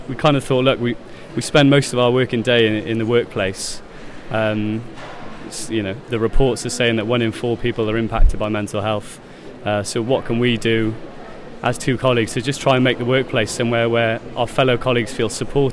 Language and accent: English; Wales, United Kingdom; as a boy growing up in South Wales